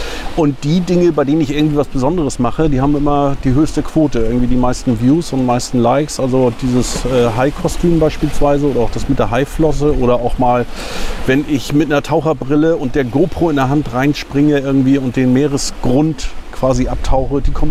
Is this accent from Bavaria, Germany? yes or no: no; Puttgarden, Schleswig-Holstein, Germany; born or raised there